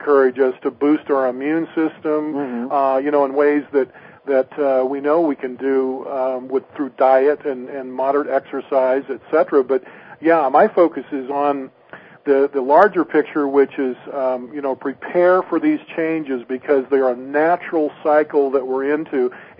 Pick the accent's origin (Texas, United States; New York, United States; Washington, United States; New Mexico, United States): Washington, United States; I grew up on the Olympic Peninsula and Western Washington outside of Seattle